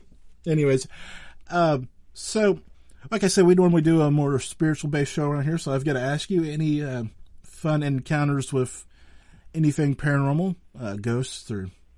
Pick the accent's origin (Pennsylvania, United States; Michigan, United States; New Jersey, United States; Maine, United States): Pennsylvania, United States; I'm from Western Pennsylvania, so I'm a Pirates fan.